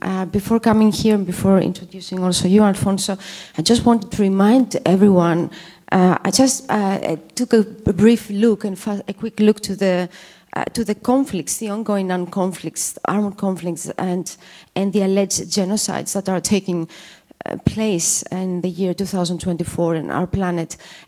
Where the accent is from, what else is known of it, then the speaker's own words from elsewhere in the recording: Greece; I come from Griechenland, I come from Greece. I was born 2 years after the invasion of the Turkish invasion in Cyprus.